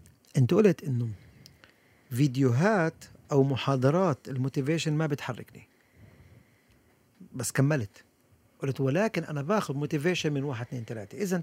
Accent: Haifa, Haifa District, Israel; طبعا انا من حيفا طبعا، بس ما بعرف ليش قلت حيفا، بس احنا ربينا بحيفا

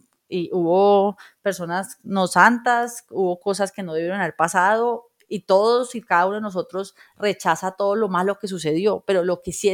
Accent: Colombia; a ellos los políticos que nos encanta ponernos a pelear como colombianos

